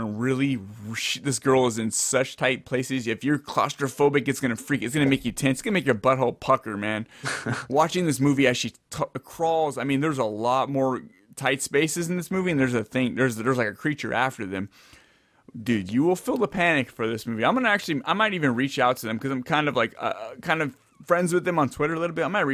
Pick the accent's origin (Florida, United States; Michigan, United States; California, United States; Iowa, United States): California, United States; Santa Clara; I grew up in Santa Clara, so getting a season pass to the Great America in California in Santa Clara was a thing we did